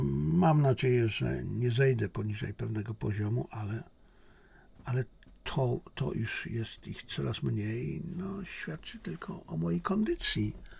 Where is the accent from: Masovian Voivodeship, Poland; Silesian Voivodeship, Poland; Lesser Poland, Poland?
Silesian Voivodeship, Poland; Bo pewnie dlatego, że jestem Ślązakiem.